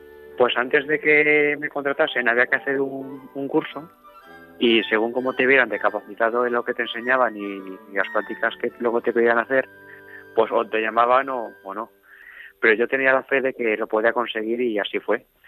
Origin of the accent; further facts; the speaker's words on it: San Pablo de los Montes, Castilla-La Mancha, Spain; also born or lived in Toledo; Yo soy de un pueblo de Toledo que se llama San Pablo de los Montes y es ahí donde me he criado, aunque es verdad que yo nací en Toledo capital.